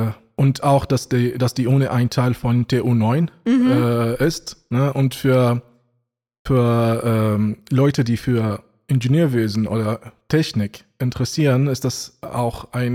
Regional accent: Iraq; German is a second language; now in Germany; Ich komme aus dem Irak und bevor ich nach Deutschland gekommen bin, habe ich dort auch angefangen, die Sprache zu lernen.

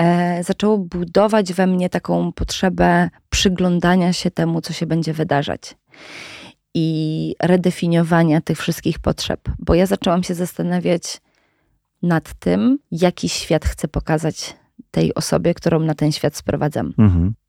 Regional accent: Połczyn-Zdrój, West Pomeranian Voivodeship, Poland; now in Warsaw, Poland; ja jestem z Połczyna Zdroju, maleńkiej miejscowości w województwie zachodniopomorskim.

